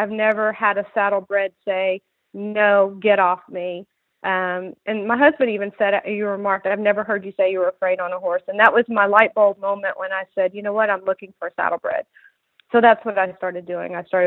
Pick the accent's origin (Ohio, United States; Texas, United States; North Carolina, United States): North Carolina, United States; Charlotte; now in Louisville, United States; I'm a transplant from Charlotte, North Carolina. I was born and raised there.